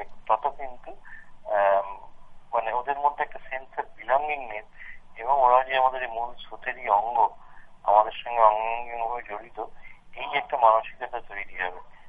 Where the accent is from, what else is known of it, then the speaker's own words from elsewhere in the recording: West Bengal, India; অর্থাৎ আমরা পশ্চিমবঙ্গের লোকরা, দার্জিলিং এ যাওয়ার চিন্তা করতে পারছি না।